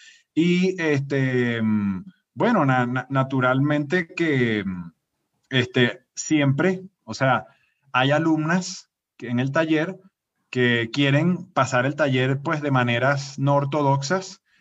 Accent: Venezuela; now in Colombia; Güey, soy como los hondureños, güey. Nuestro país no está bien. No, no, porque, bueno, Venezuela, o sea, está en muy mal estado ahorita.

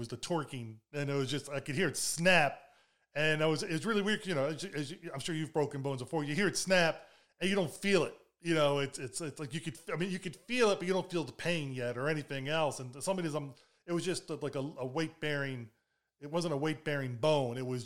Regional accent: Baltimore, Maryland, United States; and I grew up in Baltimore City.

